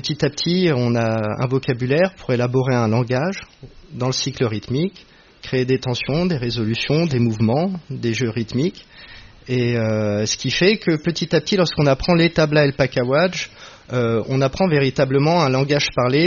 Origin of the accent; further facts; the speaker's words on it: Varanasi, Uttar Pradesh, India; comme on vient de la ville de Bénarès, on s'est tous rencontrés là-bas, qui est la ville de Shiva